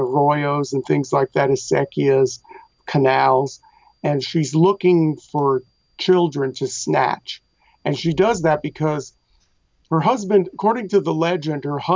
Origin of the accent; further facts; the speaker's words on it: Albuquerque, New Mexico, United States; I grew up in New Mexico. It's a state, not a country. I grew up in New Mexico, Albuquerque.